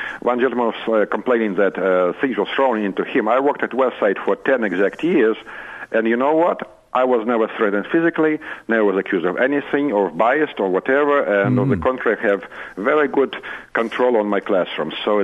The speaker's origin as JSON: {"language": "English", "country": "Russia", "said": "I'm from Russia, actually"}